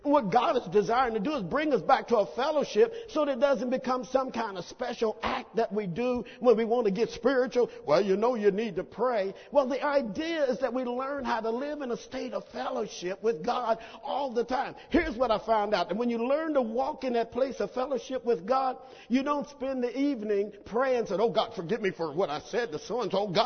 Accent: Oklahoma, United States; I'm a bit country. Okay, I'm from Oklahoma, and we tend to do country stuff and talk country

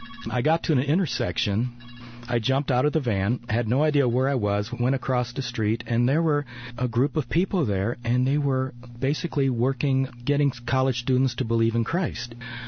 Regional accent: Chicago, Illinois, United States; I was a news director. I'm a kid from Chicago, you know

